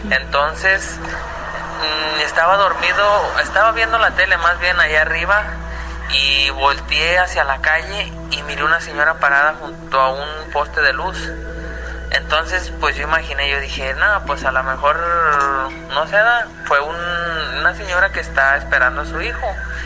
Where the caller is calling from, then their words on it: Tabasco, Zacatecas, Mexico; de Tabasco, Zacatecas